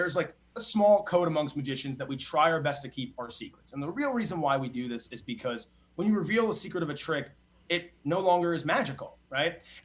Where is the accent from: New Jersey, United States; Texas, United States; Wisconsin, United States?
New Jersey, United States; because I've listened for so long, like my whole childhood. I grew up in New Jersey.